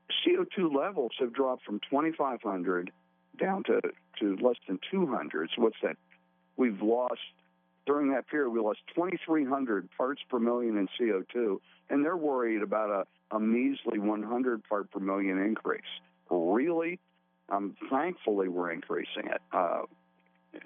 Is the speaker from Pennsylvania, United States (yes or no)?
yes; Pennsylvania, United States; they're drilling wells in my home state of Pennsylvania